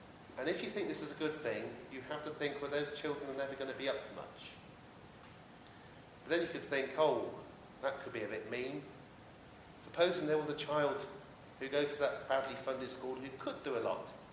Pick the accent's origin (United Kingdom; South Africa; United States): United Kingdom; England; born there; I was born in England in 1968.